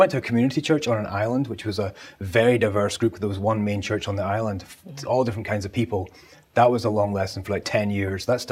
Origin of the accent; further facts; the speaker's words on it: Scotland, United Kingdom; Yeah, I'm from Scotland originally. I grew up there. I was born and raised.